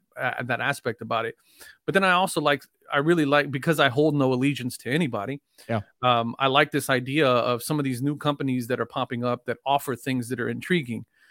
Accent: Texas, United States; I got pretty thick skin. I'm from Texas.

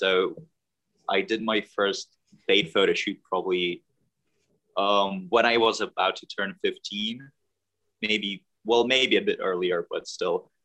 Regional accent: Lithuania; moved away as an adult; also born or lived in United Kingdom; now in Germany; Then I came back to my home country, Lithuania. I stayed there for a while. Now I am in Germany.

